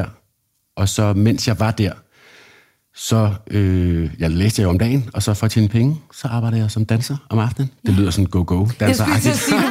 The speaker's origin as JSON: {"language": "Danish", "town": "Odense", "region": "Region of Southern Denmark", "country": "Denmark", "tie": "born or raised there", "also_born_or_lived": "Brussels / Glasgow / Copenhagen", "said": "Jeg er vokset op i Odense."}